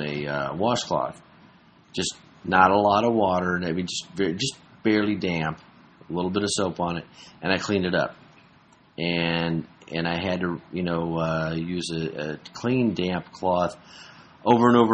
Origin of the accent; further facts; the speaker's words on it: Indiana, United States; I mean, I grew up in Indiana. You know, we have 100% humidity in the summertime.